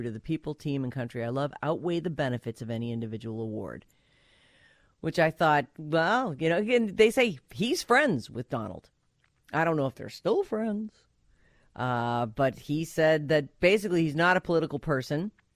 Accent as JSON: {"language": "English", "town": "Boston", "region": "Massachusetts", "country": "United States", "said": "Now, if you've listened to the show at all, you know I'm originally from Boston. I'm a big Patriots fan."}